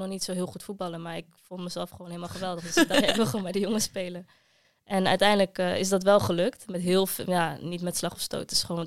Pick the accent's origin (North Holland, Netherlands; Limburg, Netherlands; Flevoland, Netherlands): Flevoland, Netherlands; Almere; Nou, ik kwam dan uit Almere, nou, noem maar op.